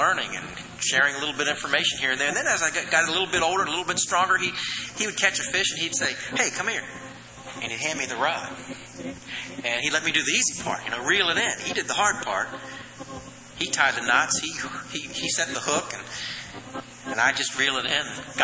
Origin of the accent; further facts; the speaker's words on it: Maryland, United States; And we'd get in the car and usually go down to the Potomac River. I was raised in Maryland.